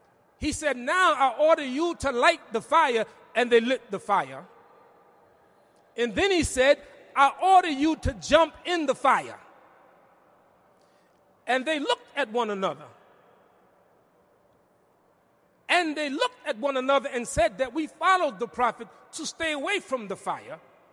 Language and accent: English; New York City, New York, United States; I said, imam, I noticed I'm from New York City.